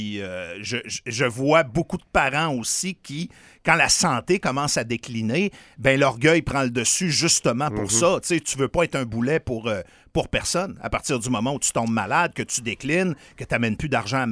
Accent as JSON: {"language": "French", "town": "Saint-Fulgence", "region": "Quebec", "country": "Canada", "tie": "born or raised there", "said": "c'est ma sœur maintenant qui a la maison familiale où on a grandi au Cap Jaseux à Saint-Fulgence."}